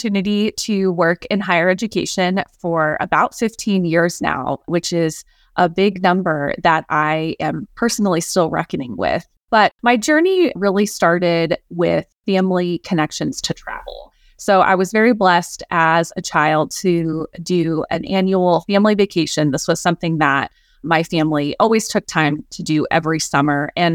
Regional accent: Iowa, United States; So I grew up in Iowa, and I ended up settling on Central College, which is a small private college in Iowa with a long history in study abroad.

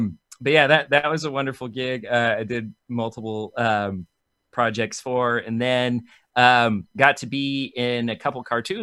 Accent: Washington, United States; also born or lived in California / Okinawa, Japan; Well, the majority of where I was from is actually Washington. I was born here, lived in California for like early childhood, and then moved back to Washington. And then spent several years in Japan in Okinawa because my folk

